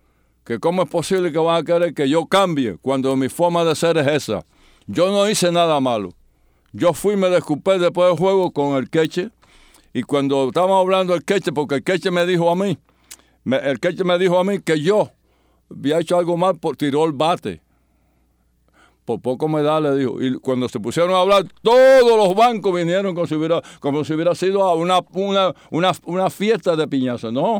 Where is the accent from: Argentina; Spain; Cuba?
Cuba; moved away; empecé jugando cuando salí de Cuba en Puerto Rico